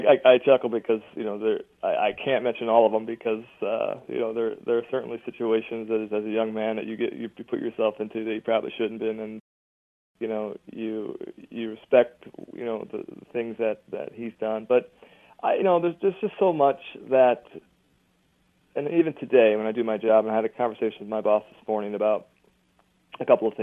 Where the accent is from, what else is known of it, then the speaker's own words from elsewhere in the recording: Ohio, United States; I'm from Ohio, and my dad's from Ohio. And, you know, I live the fight every day, and I live in Ohio now.